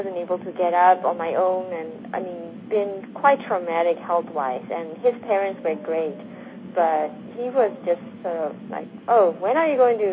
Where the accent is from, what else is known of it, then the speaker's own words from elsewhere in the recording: Myanmar; I'm from Burma originally.